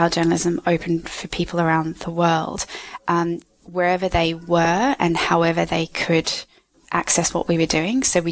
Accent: Australia; I am from Australia

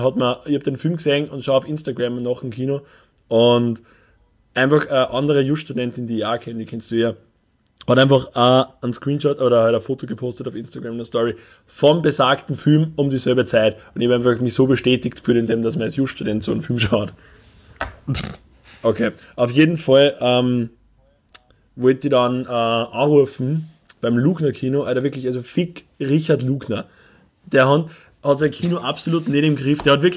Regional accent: Upper Austria, Austria; Und wir als Oberösterreicher, die in einer von den ödesten Städten in Österreich wohnen

